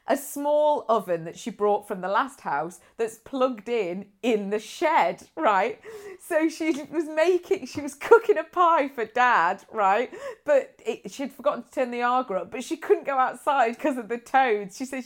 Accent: Nuneaton, West Midlands, United Kingdom; born there; I was born in Nuneaton.

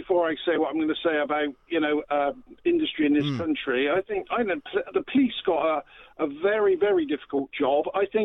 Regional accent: Bristol, South West England, United Kingdom; I'm from Bristol, and I look at our country

